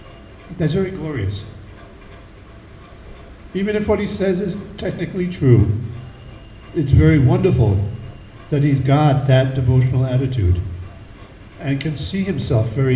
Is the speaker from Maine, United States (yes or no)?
no; New York City, New York, United States; born there; Especially why I was born in New York City, you know, in the middle of the Kali Yuga, because of my offenses.